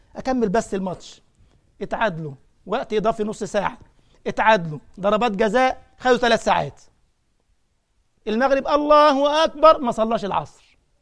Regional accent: Egypt; طبعا عندنا في مصر حاجه تانية، الاهلي والزمالك دي حاجه بقى يعني

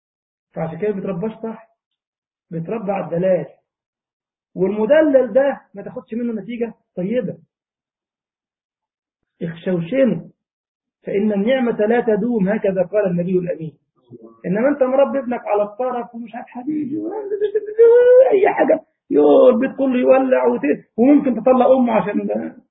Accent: Egypt; ففعلا كنا نلاحظ عندنا في مصر مثلا معظم الكوادر العلمية من معيدين الجامعات من الريف

